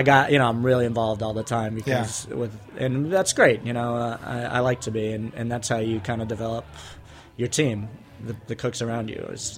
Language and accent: English; Colorado, United States; Colorado, yeah.